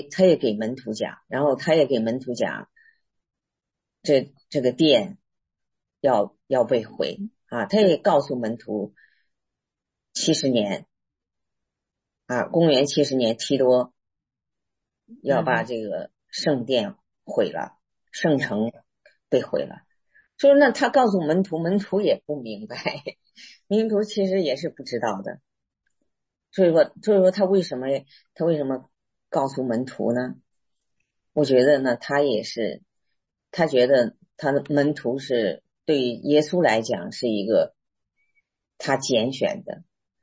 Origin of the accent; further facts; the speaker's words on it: China; 就用我们中国人来说呢，就是天机啊